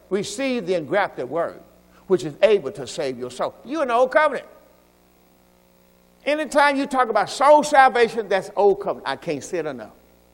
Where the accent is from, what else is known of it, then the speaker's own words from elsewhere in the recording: Mississippi, United States; Listen, man, I'm from Mississippi, plantation, cotton field, come on.